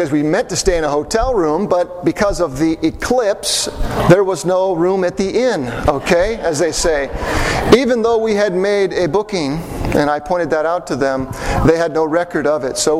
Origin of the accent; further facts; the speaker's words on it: Salem, Oregon, United States; they're always mentioning Salem, Oregon. I'm thinking, I'm from Salem. I just came from there.